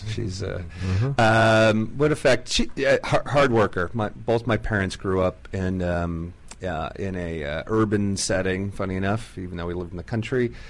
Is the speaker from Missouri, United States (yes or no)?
no; New York, United States; Originally from a upstate New York.